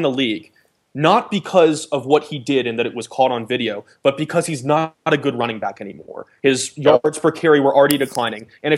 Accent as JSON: {"language": "English", "region": "the South", "country": "United States", "tie": "born or raised there", "said": "I grew up in the South."}